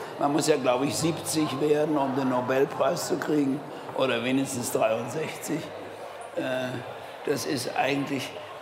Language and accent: German; Berlin, Germany; Ich bin Berliner, lebe mit Türken zusammen und irgendwann reden mich die Türken in Deutsch an.